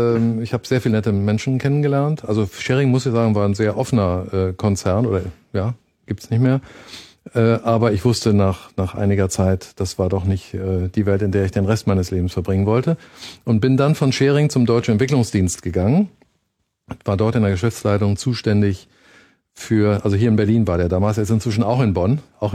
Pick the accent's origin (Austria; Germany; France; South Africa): South Africa; moved away; Meine Eltern sind 52 nach Südafrika ausgewandert, haben sich dann später getrennt und ich bin bis 61 in Südafrika zur Schule gegangen und ja, kannte das Land eben als junger Weißer im Apartheid-Südafrika.